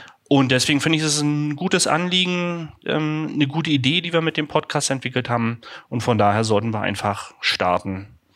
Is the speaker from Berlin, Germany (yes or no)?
yes; Berlin, Germany; ich bin gebürtiger Berliner, war so schon immer hier.